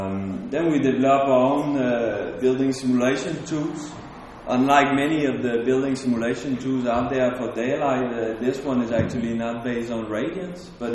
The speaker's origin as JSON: {"language": "English", "country": "Canada", "lives_now": "Denmark", "said": "I come from Canada and I live in Denmark for 7 years."}